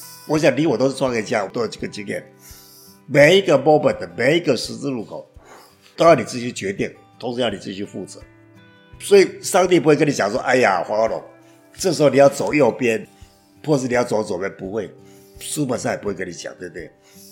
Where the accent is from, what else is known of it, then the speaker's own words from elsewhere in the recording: Taiwan; 所以你看我们台湾，我们中国人一样写得很好